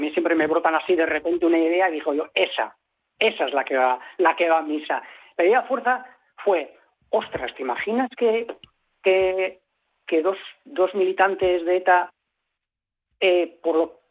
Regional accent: Vigo, Galicia, Spain; born there; now in Basque Country, Spain; Yo soy gallego, o sea, yo nací en Vigo, mis padres son gallegos, yo vine aquí, yo me integré aquí y no me resulta contradictorio decir siempre que tengo doble nacionalidad, la gallega de nacimiento y la vasca de adopción.

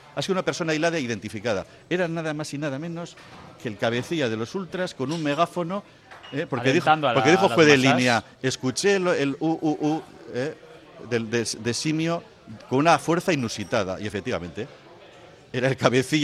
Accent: Santurtzi, Basque Country, Spain; el Santurci, que es mi club, por cierto, porque yo soy de Santurci

